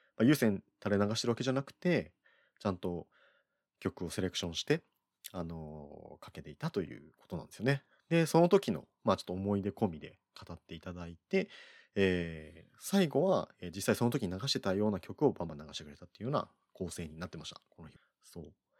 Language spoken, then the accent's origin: Japanese; Kyushu, Japan; 僕はもう九州出身なので、あんまないんですよね。正直やっぱ九州にスキー場って。